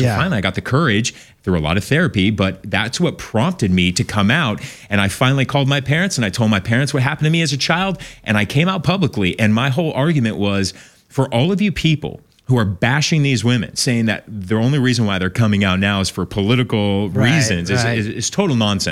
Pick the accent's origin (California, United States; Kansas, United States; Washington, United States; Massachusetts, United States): California, United States; Corona del Mar; I grew up in Corona del Mar, so in Laguna Beach. So this is my hometown.